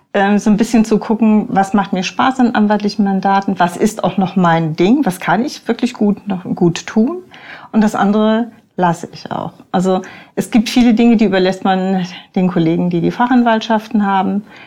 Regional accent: Northern Germany, Germany; Ich komme aus der Gegend zwischen Bremen und Bremerhaven. Bin ein echtes Nordlicht.

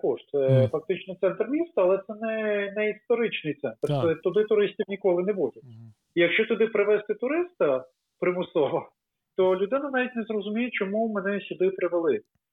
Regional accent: Odesa, Odesa Oblast, Ukraine; Я ж народився, виріс в Одесі і дуже любив старовинні квартали.

